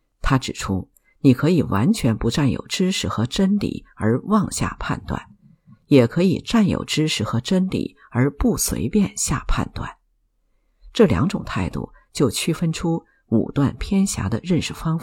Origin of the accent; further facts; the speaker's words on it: China; 在我们中国人之间，这种似是而非、模棱两可的争论太多了